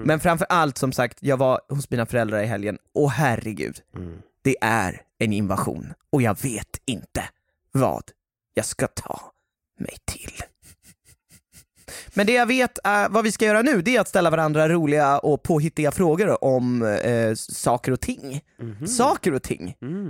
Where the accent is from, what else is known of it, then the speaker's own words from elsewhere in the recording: Stockholm, Stockholm County, Sweden; Alltså, som stockholmare här på söder så känner jag så här